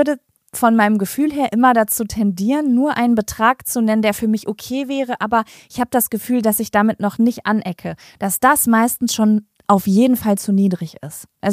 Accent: Spain; German is a second language; Ich habe dich schon richtig verstanden als Spanierin.

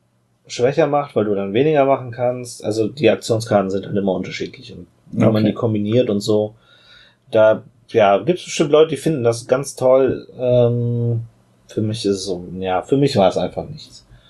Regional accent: Germany; Wir kommen aus Deutschland. Ja, dann guckt euch mal die Rückseite an, da ist Berlin drauf.

